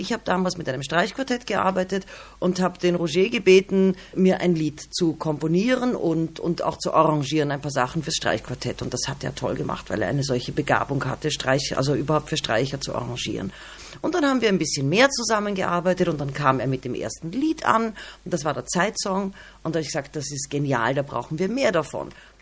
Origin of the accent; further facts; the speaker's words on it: Austria; ich bin ja auch keine Österreicherin, also ich habe das in der Familie, mein Vater und ich, wir sind Amerikaner. Aber natürlich bin ich in Österreich sozialisiert.